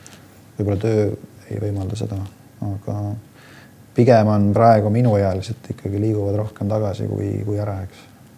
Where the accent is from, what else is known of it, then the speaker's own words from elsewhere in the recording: Saare County, Estonia; Mina olen Saaremaalt pärit.